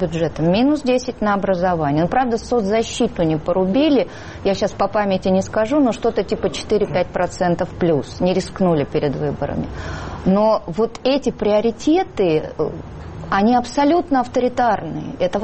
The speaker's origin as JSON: {"language": "Russian", "region": "Moscow", "country": "Russia", "said": "Но главное, налог в Москве сейчас НДФЛ, это мы, москвичи, с нашими зарплатами."}